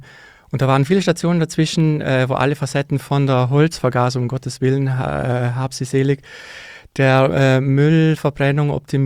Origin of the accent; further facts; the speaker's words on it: Trentino-Alto Adige, Italy; moved away as an adult; now in Munich, Germany; Ja, erst einmal komme ich aus Südtirol. Ich bin ja Zurgroßter, auf Gott bayerisch, und habe aber in München mein Zuhause, meine Familie gefunden